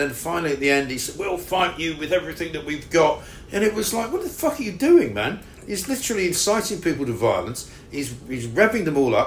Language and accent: English; Scotland, United Kingdom; I'm Scottish, but I'm certainly British.